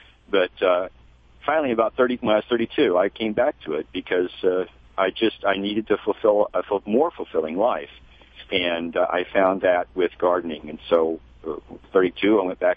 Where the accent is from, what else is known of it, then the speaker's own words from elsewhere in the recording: Kansas, United States; born there; I was born in Kansas